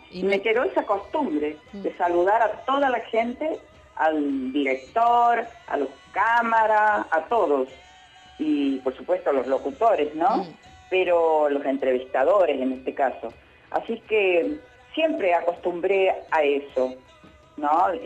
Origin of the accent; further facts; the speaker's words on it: Córdoba, Argentina; yo no voy a participar, lamentablemente, porque yo soy cordobesa y me hubiese gustado.